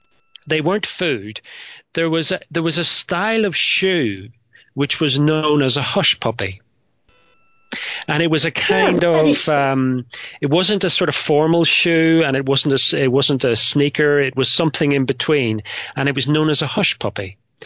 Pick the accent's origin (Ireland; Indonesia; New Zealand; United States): Ireland; I'm Irish, not English.